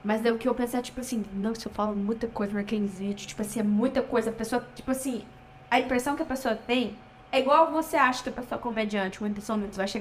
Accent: United States; Pra quem conhece, sabe que a gente é dos Estados Unidos.

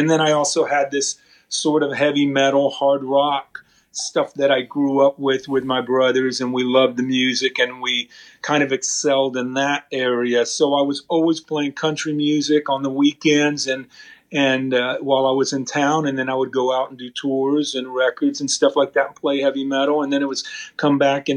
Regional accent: San Antonio, Texas, United States; But I grew up in South Texas, in San Antonio, and I started playing country music when I was a senior in high school.

